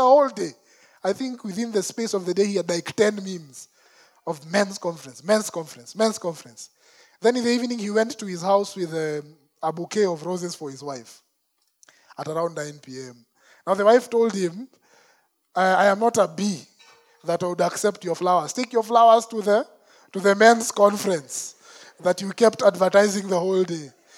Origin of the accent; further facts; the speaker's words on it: Umoja, Nairobi, Kenya; So I grew up in Umo. I've mentioned it many times.